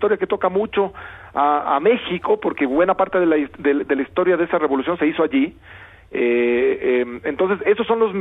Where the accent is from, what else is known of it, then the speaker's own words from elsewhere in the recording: Ecuador; porque se la decidió hacer en Quito, evidentemente porque yo soy ecuatoriano